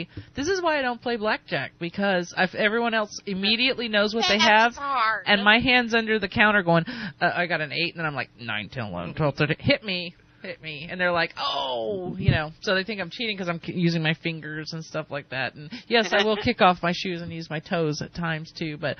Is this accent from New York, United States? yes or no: no; Texas, United States; Well, we are from Central Texas.